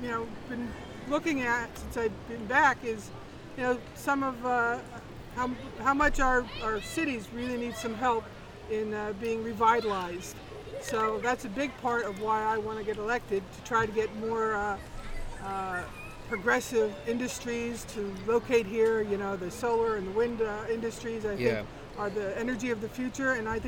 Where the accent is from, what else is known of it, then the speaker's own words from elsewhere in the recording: Shamokin, Pennsylvania, United States; I grew up in Shamokin.